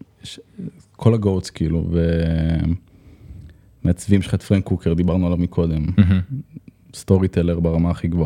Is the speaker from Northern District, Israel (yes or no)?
no; Bat Yam, Tel Aviv District, Israel; אני גדלתי בבת ים, כולם הלכו אותו דבר, כולם נראו אותו דבר